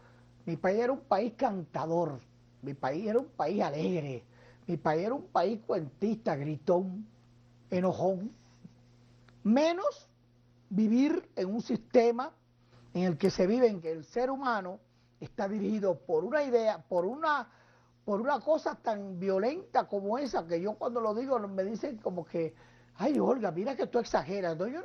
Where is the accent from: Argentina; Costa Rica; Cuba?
Cuba; Cuando yo empiezo ya a ser ya una figura en mi país, yo hice casi 5 temporadas, cada año hacía una temporada en Tropicana